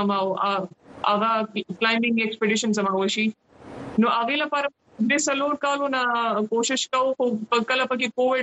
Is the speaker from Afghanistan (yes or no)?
no; Pakistan; مطلب زه اولنۍ پاکستانی يم